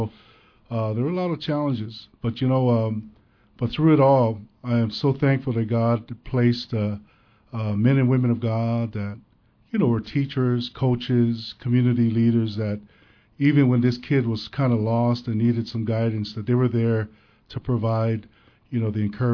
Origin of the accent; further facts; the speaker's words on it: Kalihi, Hawaii, United States; also born or lived in Samoa; I was born in Samoa, but I was raised here in Kuhia Park Terrace in beautiful Kalihi.